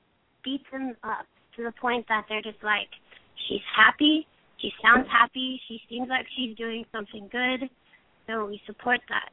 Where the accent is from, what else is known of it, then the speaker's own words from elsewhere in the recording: Texas, United States; I'm from Texas and they definitely are like that, but they love me